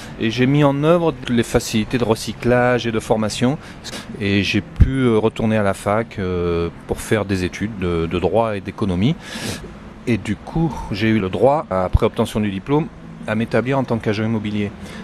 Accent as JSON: {"language": "French", "town": "Paris", "region": "Île-de-France", "country": "France", "tie": "born or raised there", "also_born_or_lived": "Midi", "said": "moi je suis parisien, en origine. Enfin, je suis né dans le Midi, mais très jeune j'ai vécu à Paris, parce que mes parents s'y sont fixés."}